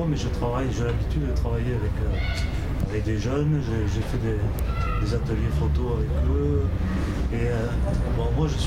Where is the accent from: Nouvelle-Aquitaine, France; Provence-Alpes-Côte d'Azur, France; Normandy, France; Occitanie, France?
Provence-Alpes-Côte d'Azur, France; Miramas; je suis de Miramas, de Chambon.